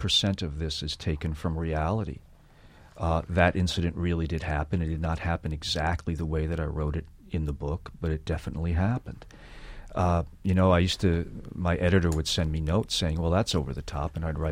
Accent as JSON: {"language": "English", "country": "United States", "said": "I'm an American, and I'm a fiction writer."}